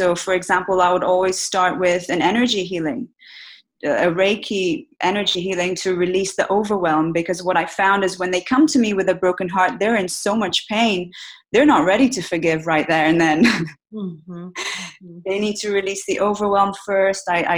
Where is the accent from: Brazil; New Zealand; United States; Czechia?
Brazil; also born or lived in Middle East; So I grew up in Brazil. My mother's Brazilian, my father's English, but I actually was brought up in the Middle East.